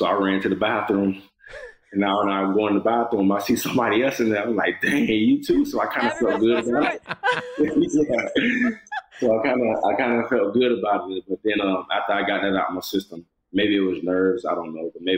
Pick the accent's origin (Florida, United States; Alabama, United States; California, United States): Florida, United States; Miami; You know, I grew up in Miami, and you know, I just had a whole bunch of stuff going on around me